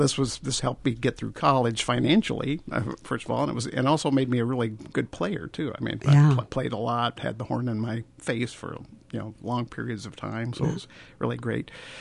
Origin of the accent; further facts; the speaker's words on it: Indianapolis, Indiana, United States; we'll go back to see my mother and sister in Indianapolis, Indiana. It's my hometown.